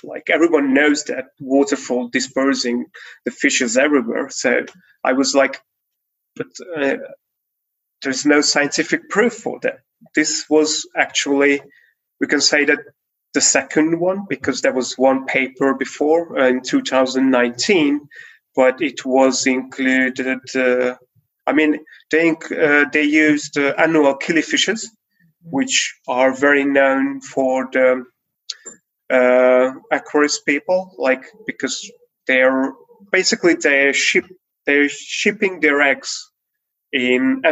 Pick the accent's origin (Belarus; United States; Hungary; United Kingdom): Hungary; English is a second language; from Hungary.